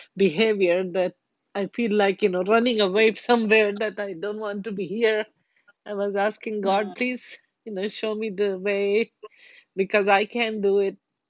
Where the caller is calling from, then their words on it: Florida, United States; I'm calling from Florida.